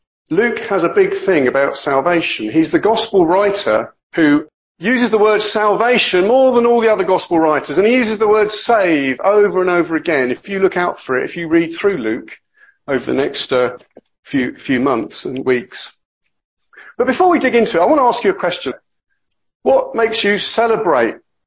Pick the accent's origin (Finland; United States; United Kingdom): United Kingdom; England; We're English, some of us. We're kind of a bit reserved.